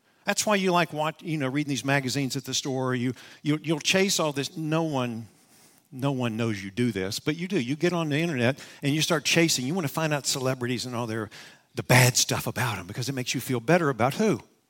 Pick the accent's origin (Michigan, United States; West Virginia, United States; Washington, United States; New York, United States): West Virginia, United States; And again, I'm from West Virginia, so I'll tell you simply how I understand it. Growing up, our family had dogs.